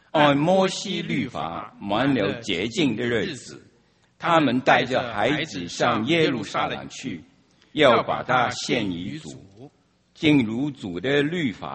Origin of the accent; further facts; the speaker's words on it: China; 我哋中国人就一定要守住喺屋企。